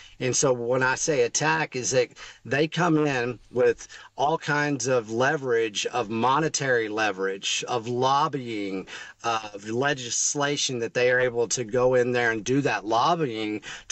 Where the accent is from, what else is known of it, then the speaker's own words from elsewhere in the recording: Texas, United States; When I said I come from the Llano Estacado, that's the panhandle of Texas. We are cattle country.